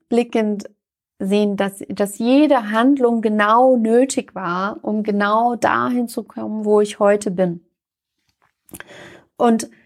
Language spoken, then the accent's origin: German; Mainz, Rhineland-Palatinate, Germany; in meiner Heimatstadt in Mainz